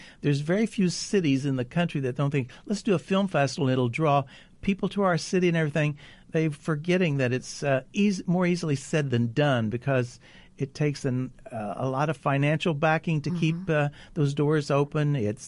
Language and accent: English; Missouri, United States; moved away; also born or lived in California; One of the main reasons that I was attracted was I was born and raised in Missouri.